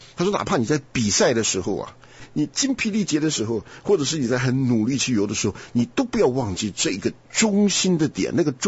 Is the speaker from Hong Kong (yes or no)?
no; Taiwan; 我在台湾长大